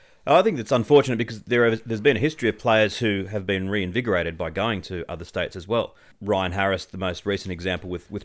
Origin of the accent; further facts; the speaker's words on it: Australia; but I, as an Australian, am saddened by that.